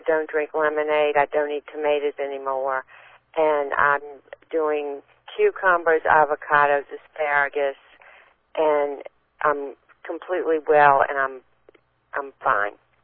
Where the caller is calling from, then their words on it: New Orleans, Louisiana, United States; From New Orleans.